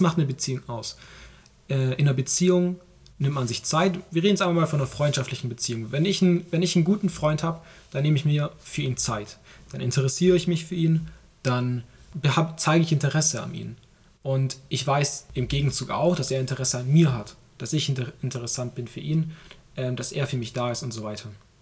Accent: Baden-Württemberg, Germany; falls man es ein bisschen aus meiner Sprache raushört, ich komme aus dem Schwabenland. Ich bin 19 Jahre alt

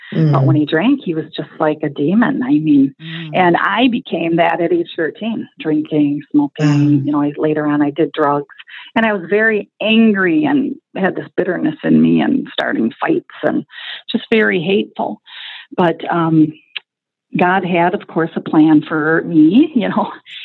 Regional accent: Wisconsin, United States; I mean, Wisconsin's a beautiful place.

